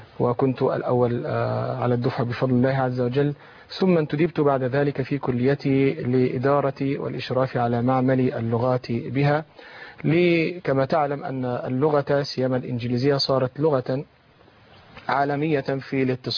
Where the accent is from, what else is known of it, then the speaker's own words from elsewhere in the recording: Beheira, Egypt; born there; من مواليد البحيرة سنة 63